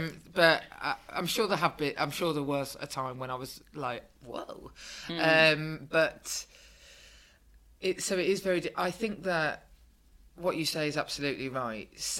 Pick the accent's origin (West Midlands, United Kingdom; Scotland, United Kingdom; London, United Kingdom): West Midlands, United Kingdom; Birmingham; I come from Birmingham where that your only really, really way of knowing that somebody loves you is if they take the piss out of you mercilessly.